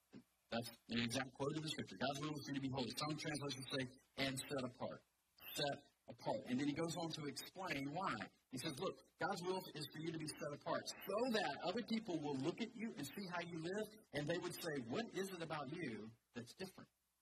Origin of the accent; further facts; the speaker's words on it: Atlanta, Georgia, United States; If you're new here, I'm from Atlanta.